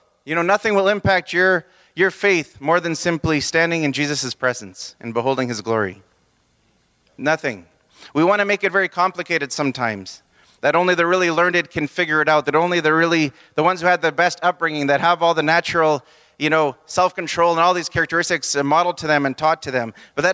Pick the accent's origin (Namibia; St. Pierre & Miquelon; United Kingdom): St. Pierre & Miquelon; Saint-Pierre; I come from Saint-Pierre. I've been born and raised in Saint-Pierre my whole life. We're not naturalized French people, though.